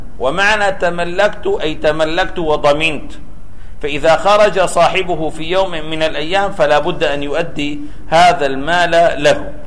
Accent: Damascus, Damascus Governorate, Syria; مثلا عندنا في دمشق هذا البيت مشهور أنه كان لأحد الحكام الذين كانوا في زمن تركيا

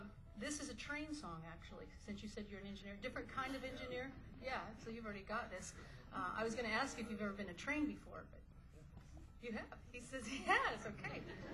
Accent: Greentop, Missouri, United States; It talks about my hometown of Greentop, Missouri.

